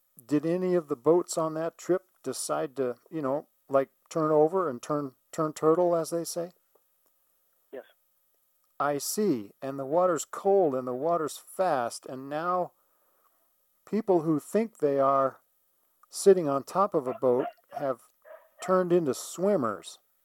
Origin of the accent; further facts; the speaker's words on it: Arizona, United States; because I'm from Arizona, and you know, we don't have a lot of water here.